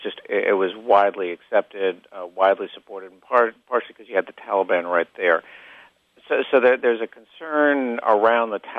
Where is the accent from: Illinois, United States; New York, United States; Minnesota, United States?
New York, United States; I grew up in New York, and so New York politics is always very complex and always very difficult